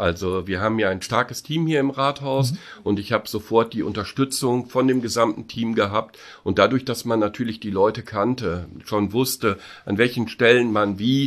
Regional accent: North Rhine-Westphalia, Germany; Ich bin Westfale, ich bin Münsterländer.

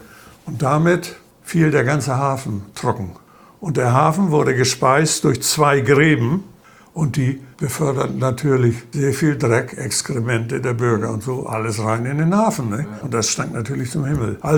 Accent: Schleswig-Holstein, Germany; In Dithmarschen, wo ich herkomme, nennt man das Dithmarscher bunte Reihe.

